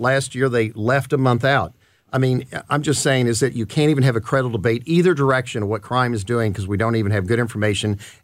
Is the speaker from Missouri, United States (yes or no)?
yes; Cape Girardeau, Missouri, United States; I'm from Cape Girardeau. Driving to Sykeson for lunch or something is no big deal.